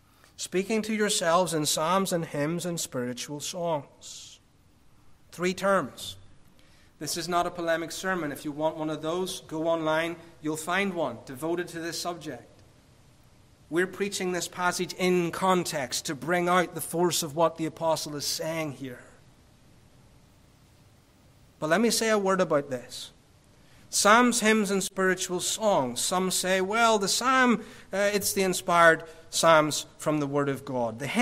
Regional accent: Ireland; I come from Ireland, and there's a long history of pubs and singing.

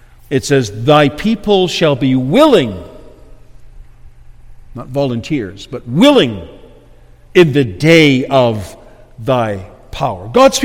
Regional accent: Ontario, Canada; because I was from Ontario, and I was used to trees growing straight.

